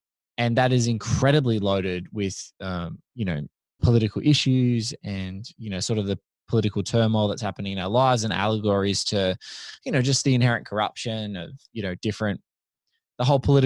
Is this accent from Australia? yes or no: yes; Australia; as an Aussie guy who's living like me around my age?